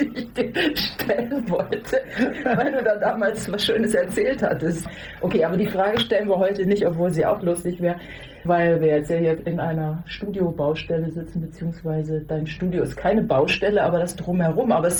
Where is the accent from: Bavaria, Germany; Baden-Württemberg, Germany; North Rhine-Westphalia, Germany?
North Rhine-Westphalia, Germany; Hamm; Ich bin eigentlich aus Buckumhövel. Buckumhövel, das ist so ein ganz kleiner Ort in Hamm. Hamm in Westfalen. Okay, also so eigentlich so am Rande vom Ruhrgebiet. Ne? Also das liegt zwischen Münster und Dortmund.